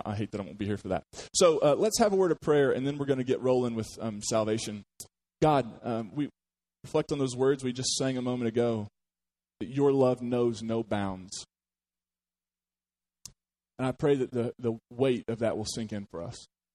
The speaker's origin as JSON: {"language": "English", "region": "Kentucky", "country": "United States", "said": "I'm from Eastern Kentucky, so they do more stuff with snakes back there, but we didn't do that."}